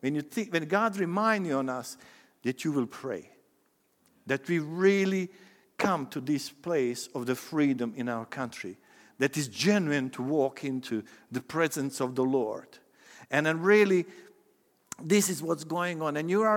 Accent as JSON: {"language": "English", "country": "Bosnia & Herzegovina", "said": "I can't remove from the Bosnia and Herzegovina. It's my home country."}